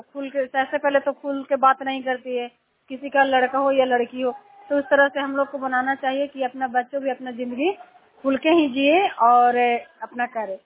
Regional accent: Chandi, Bihar, India; चंडीदी के रहने वाली हूँ और जिला नालंदा राज्य बिहार है।

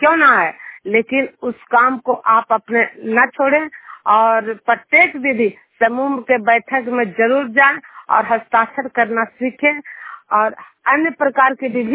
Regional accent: Juniyar, Bihar, India; मैं नालंदा जिला हिलसा प्रखंड जूनियर गांव की निवासी हूँ

